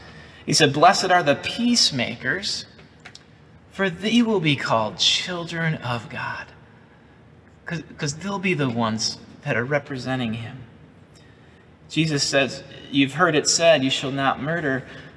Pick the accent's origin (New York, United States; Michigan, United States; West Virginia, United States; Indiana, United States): New York, United States; Buffalo; Now, I'm from Buffalo, New York. I know what it's like to go outside in the winter with a heavy coat on and still feel that cold just cut right through, right down to the bone